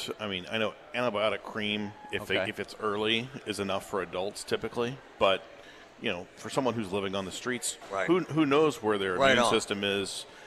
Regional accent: the South, United States; I grew up in the South where we have a lot of brown recluses around

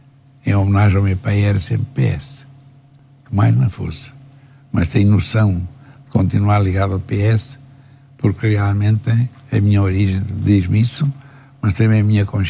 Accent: Campo Maior, Portalegre, Portugal; é ali que eu nasci, é ali que eu me fiz homem, e é ali que realmente eu quero continuar.

